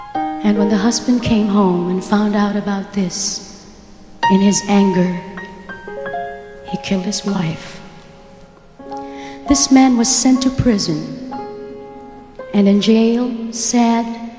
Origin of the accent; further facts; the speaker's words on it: Philippines; We're very lucky to be here in the Philippines, and I thank God I'm Filipino.